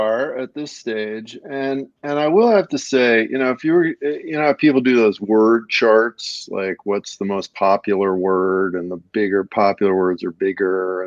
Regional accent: Minnesota, United States; It's because I'm from Minnesota.

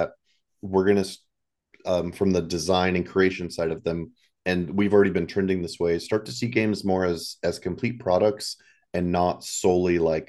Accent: Germany; now in United States; I grew up in Germany. My parents were in the military, so I'm used to kind of being moved

